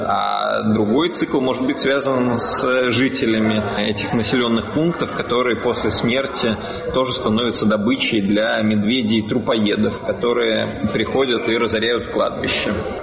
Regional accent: Saint Petersburg, Russia; Можно сказать, что мы из Петербурга.

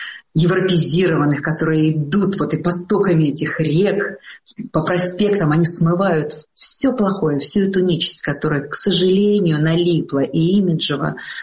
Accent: Belarus; Мне не нужны символы, потому что я белоруска. От макушки до кончиков пяток.

